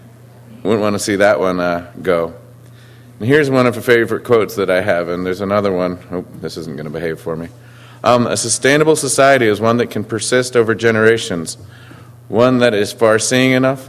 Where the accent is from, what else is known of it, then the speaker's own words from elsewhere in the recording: Massachusetts, United States; I come from Cape Cod, and which maybe I'm being unfair to my hometown, but I feel that they are a somewhat less committed community, a less involved community.